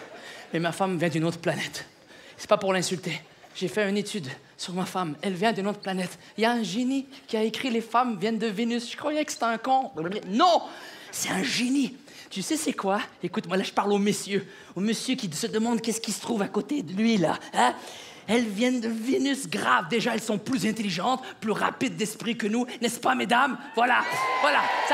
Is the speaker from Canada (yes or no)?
yes; Quebec, Canada; ma femme et moi, on est du Québec.